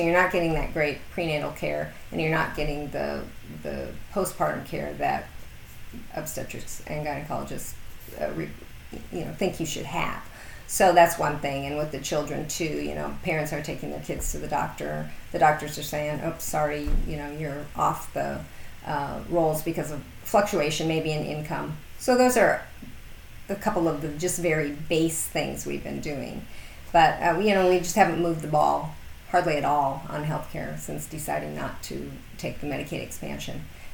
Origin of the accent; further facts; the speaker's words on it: Iowa, United States; also born or lived in Nebraska / Minnesota; Grew up in Iowa and Nebraska. My husband went to college in Minnesota, so we were high school sweethearts.